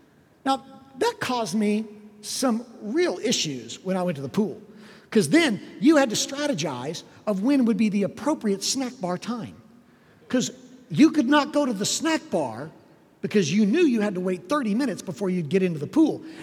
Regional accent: Overland Park, Kansas, United States; What we had is we had in Overland Park, where I grew up in Kansas City, a public pool.

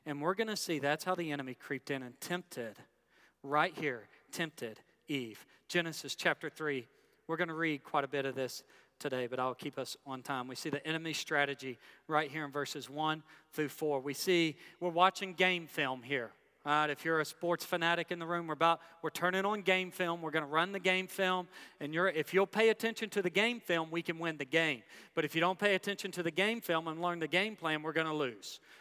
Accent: Hot Springs, Arkansas, United States; And that's the way I grew up in Hot Springs, Arkansas, is meat and taters.

